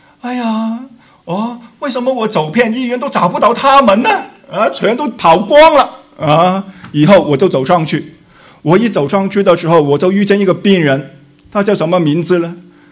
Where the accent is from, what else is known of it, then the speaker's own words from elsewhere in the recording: China; 只有我一个中国人站在他们当中啊